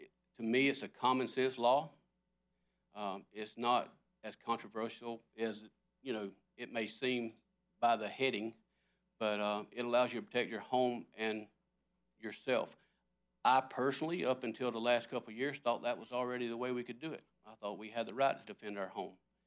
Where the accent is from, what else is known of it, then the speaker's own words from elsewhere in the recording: Florida, United States; I grew up in Franklin County, as a child, and then moved to Liberty County, which is just north of Franklin County.